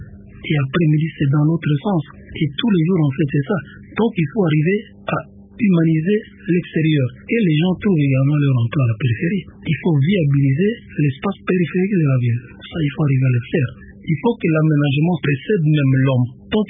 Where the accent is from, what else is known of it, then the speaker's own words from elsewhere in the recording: Matadi, Kongo Central, DR Congo; je suis né dans le Bas-Congo en 1946. Je fais mes études primaires dans la ville de Matadi.